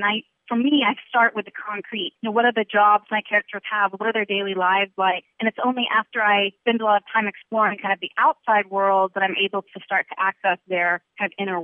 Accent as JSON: {"language": "English", "town": "Abilene", "region": "Texas", "country": "United States", "tie": "born or raised there", "said": "I grew up in Abilene in West Texas."}